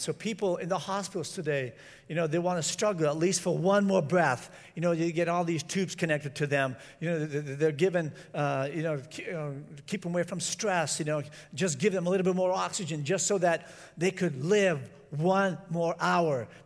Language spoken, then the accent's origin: English; San Francisco, California, United States; I was from San Francisco, and I was raised with black kids